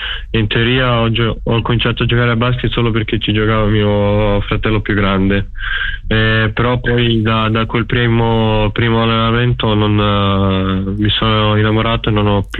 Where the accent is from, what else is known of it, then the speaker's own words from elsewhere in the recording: Slovenia; Essere della stessa nata di Doncic, di averlo magari, cioè di averci giocato contro più volte